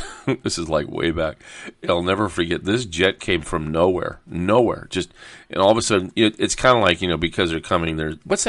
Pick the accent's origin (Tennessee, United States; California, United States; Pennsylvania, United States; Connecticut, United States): California, United States; El Toro; I grew up in the Marine Corps base at El Toro as a kid